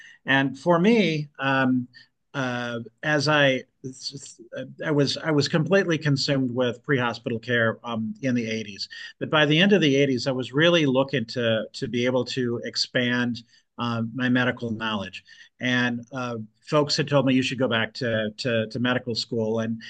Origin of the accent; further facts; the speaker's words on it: Iowa, United States; And I remembered growing up in Northwest Iowa.